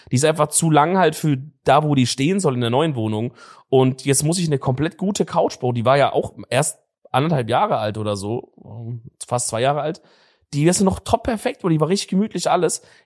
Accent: Baden-Württemberg, Germany; ich als Schwabe

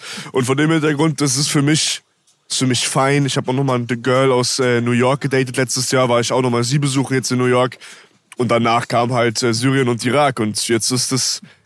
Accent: Hesse, Germany; Ich komme aus Hessen.

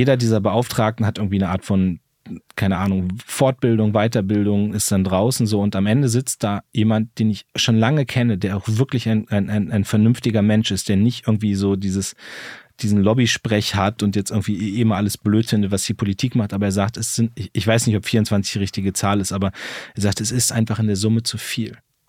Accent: Lower Saxony, Germany; ich komme aus der Lüneburger Heide

